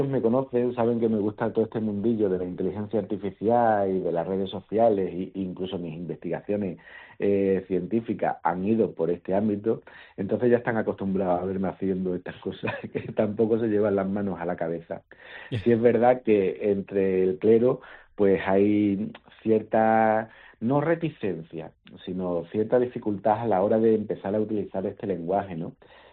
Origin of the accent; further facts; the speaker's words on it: San Juan del Puerto, Andalusia, Spain; Y en mi pueblo, en San Juan del Puerto, como me conocen y saben que me gustan estas cositas